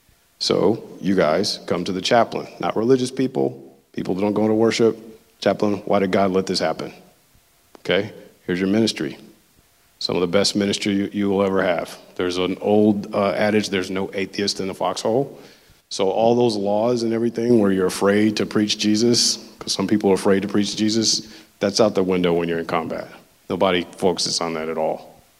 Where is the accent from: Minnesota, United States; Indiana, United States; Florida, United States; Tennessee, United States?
Tennessee, United States; Memphis; for me, my first duty station, I'm from Memphis, Tennessee, I joined, and I was sent to Fort Carson, Colorado in 2004.